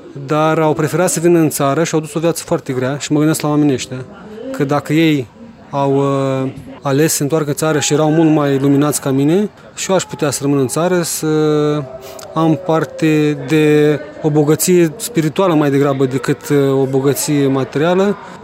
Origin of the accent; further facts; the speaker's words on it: Romania; Da, sunt foarte mândru că sunt român